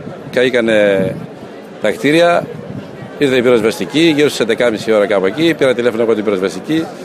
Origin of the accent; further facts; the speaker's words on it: Karoti, Eastern Macedonia and Thrace, Greece; Για το χωριό μου συγκεκριμένα δεν νομίζω ότι υπάρχει τέτοια περίπτωση να είναι άτομα από την Καρωτή.